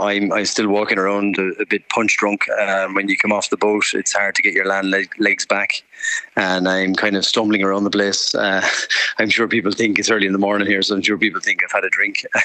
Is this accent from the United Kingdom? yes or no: no; Ireland; Yeah, it's a testament to being Irish, Ray, I believe, and being part of a community of Irish people, and the giving nature of people in this country is amazing.